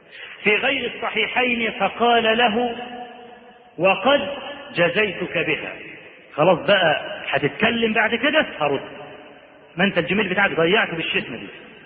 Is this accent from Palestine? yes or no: no; Upper Egypt, Egypt; ده احنا عندنا في الصعيد لحد دلوقتي